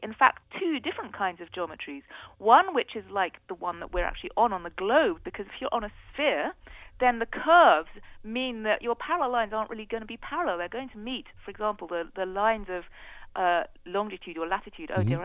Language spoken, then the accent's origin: English; England, United Kingdom; I'm from England, of course, and so we tend to say maths. But I have trained myself to say math.